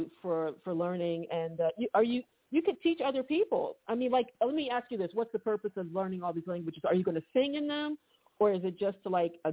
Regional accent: Philadelphia, Pennsylvania, United States; I'm from Philadelphia

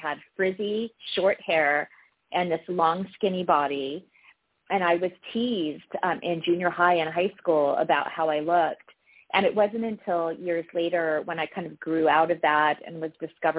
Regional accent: San Diego, California, United States; also born or lived in Huntington Beach; I grew up in San Diego and Huntington Beach.

